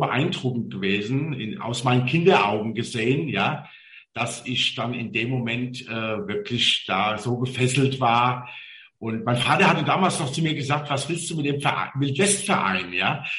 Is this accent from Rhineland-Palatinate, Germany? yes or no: yes; Mainz, Rhineland-Palatinate, Germany; born there; ich bin gebürtiger Mainzer